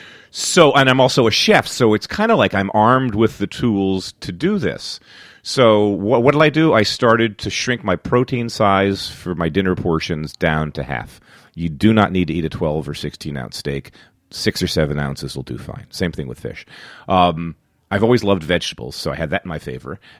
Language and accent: English; Philadelphia, Pennsylvania, United States; now in New York, United States; I grew up in Philly, boxed, and Philly's a famous boxing town.